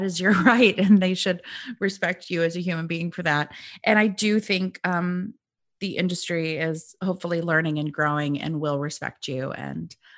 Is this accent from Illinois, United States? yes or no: yes; Illinois, United States; But I'm originally from Central Illinois, so I grew up like go Cubs, go Bears